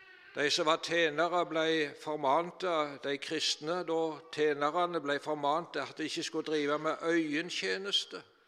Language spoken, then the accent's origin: Norwegian; Varhaug, Rogaland, Norway; Jeg husker når jeg var gutt hjemme på Varhaug